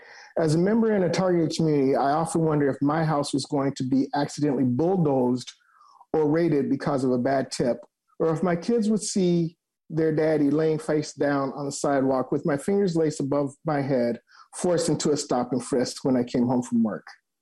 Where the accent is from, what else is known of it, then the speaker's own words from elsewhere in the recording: Minneapolis, Minnesota, United States; I grew up in North Minneapolis